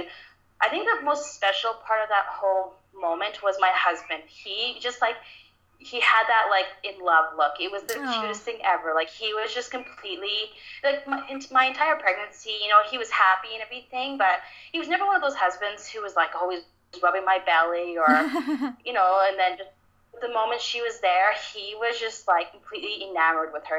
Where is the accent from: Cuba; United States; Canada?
Canada; Calgary, Alberta; So I we're from Calgary, and even though we're a major city, the States is like this too.